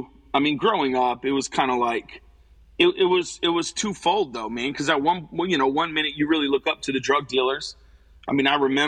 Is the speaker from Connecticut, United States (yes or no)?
yes; New London, Connecticut, United States; born there; I was born in New London, Connecticut, not in great circumstances.